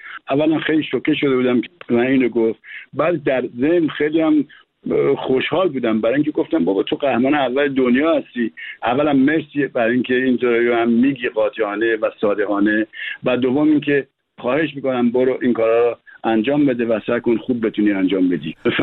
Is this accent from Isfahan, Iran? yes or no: no; Tehran, Tehran Province, Iran; من تو امجدیه بزرگ شدم و اونجا باید ورزشکار میشدم